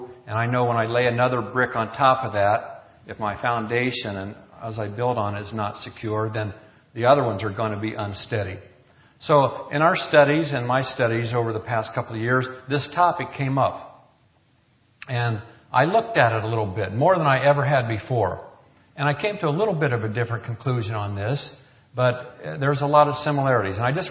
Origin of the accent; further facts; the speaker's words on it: Richmond, Indiana, United States; there was an I.O. convention held in my hometown of Richmond, Indiana.